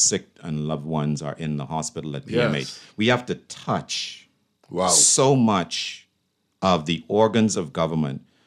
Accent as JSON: {"language": "English", "country": "Bahamas", "tie": "born or raised there", "said": "being in the Bahamas, living in the Bahamas, born and raised in the Bahamas, how so few of our departments, ministries, we can say are managed or led effectively."}